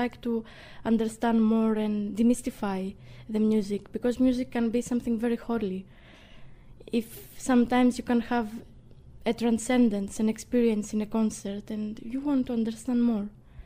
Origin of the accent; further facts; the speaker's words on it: Greece; I was brought up in Greece, and music, classical music, it's not something you see every day.